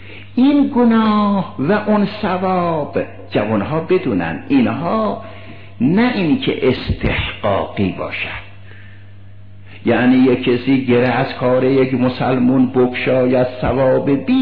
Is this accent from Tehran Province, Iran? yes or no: no; Isfahan, Iran; برای اینکه من اصفهانی هستم نه، همه میدانن